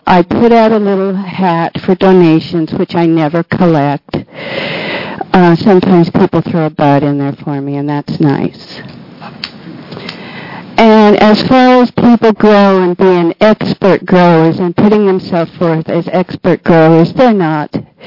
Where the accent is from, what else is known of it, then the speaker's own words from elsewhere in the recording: Sweet Home, Oregon, United States; Sweet Home.